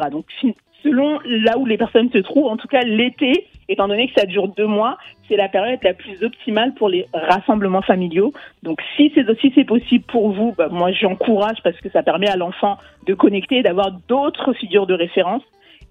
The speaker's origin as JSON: {"language": "French", "country": "France", "tie": "born or raised there", "said": "personnellement, j'ai grandi en province, en France."}